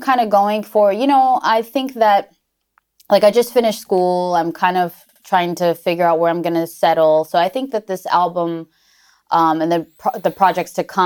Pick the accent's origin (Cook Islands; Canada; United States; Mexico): Mexico; You know, I grew up in Mexico, so I had that influence.